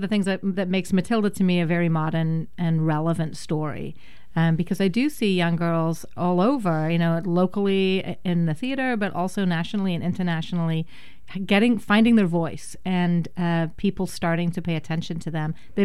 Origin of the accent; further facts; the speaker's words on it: Liverpool, North West England, United Kingdom; Although I'm from Liverpool